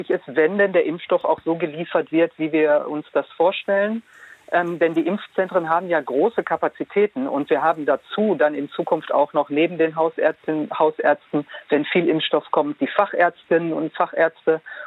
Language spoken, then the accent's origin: German; Duisburg, North Rhine-Westphalia, Germany; Ich selbst bin aus Duisburg und wir sind schon weit über 100